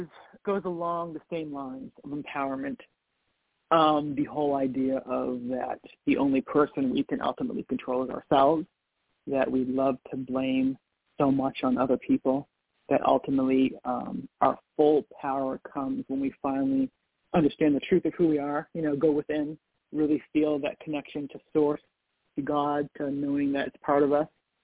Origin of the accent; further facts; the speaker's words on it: Boston, Massachusetts, United States; And to me, that's always been so normal growing up in the Northeast, around the Boston area.